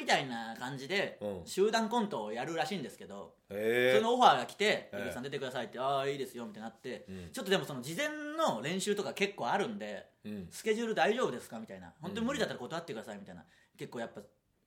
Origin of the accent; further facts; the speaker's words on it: Okayama, Japan; moved away as an adult; ましてや岡山からこっちに来て、うん、標準語も喋れない状態で、